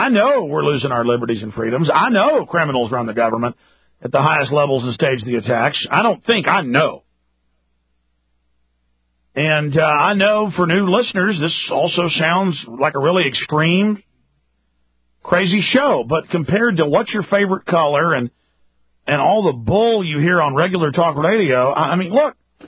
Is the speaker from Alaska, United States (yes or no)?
no; Dallas, Texas, United States; and this is how I grew up in Dallas. Thank God Austin didn't like this, but I grew up a lot of rough stuff.